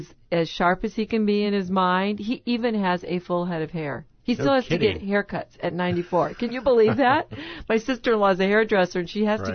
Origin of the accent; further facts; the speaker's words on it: Michigan, United States; Well, I had to look at my home state of Michigan